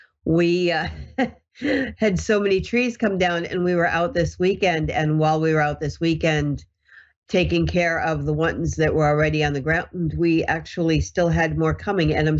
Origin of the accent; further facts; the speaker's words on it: New Hampshire, United States; I am originally from New Hampshire and it has always been our only area code. So it signifies us. And then 63 is the year I was born